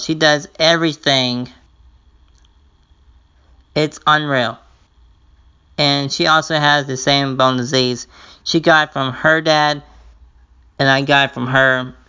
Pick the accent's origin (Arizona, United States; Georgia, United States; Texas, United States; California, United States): Arizona, United States; Mesa; I am from Mesa, Arizona, which is a ghetto town here in Arizona.